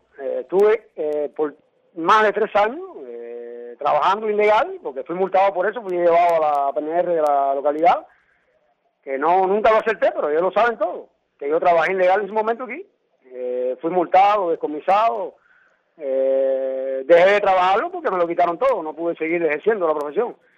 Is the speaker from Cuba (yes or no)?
yes; Cuba; y más yo que soy cubano.